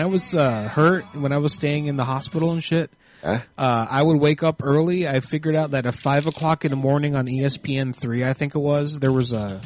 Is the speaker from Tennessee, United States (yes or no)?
yes; Tennessee, United States; Oh, well, I'm from Tennessee. I like talking like that all the time.